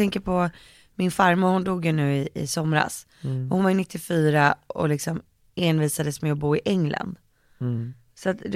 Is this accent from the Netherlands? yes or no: yes; Netherlands; now in Sweden; Alltså, jag är ju från Holland.